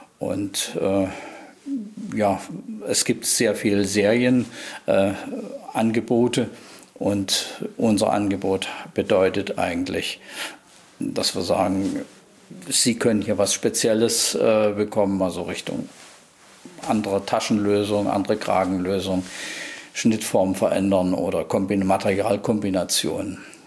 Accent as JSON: {"language": "German", "town": "Dresden", "region": "Saxony", "country": "Germany", "lives_now": "Schwerin, Germany", "said": "Ich komme ursprünglich aus Dresden, habe viele Jahre in Wismar ein Geschäft gehabt und dort aufgebaut. Und nach der Wende bin ich nach Schwerin gewechselt"}